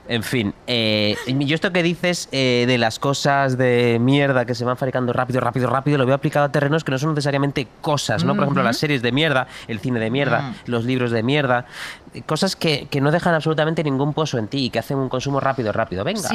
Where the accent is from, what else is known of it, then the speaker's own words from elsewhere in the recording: Galicia, Spain; No, como si gallego no soy friolero y no llevo medias.